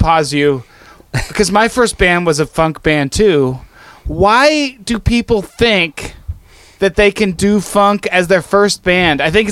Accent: Portland, United States; Portland.

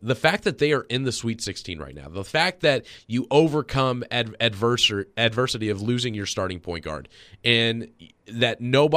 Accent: Louisville, Kentucky, United States; growing up in Louisville, being a Louisville fan, we made the tournament every single year.

